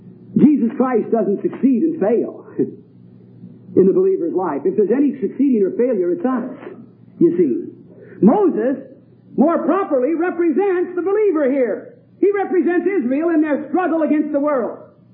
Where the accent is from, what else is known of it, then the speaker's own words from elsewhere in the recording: England, United Kingdom; I'm English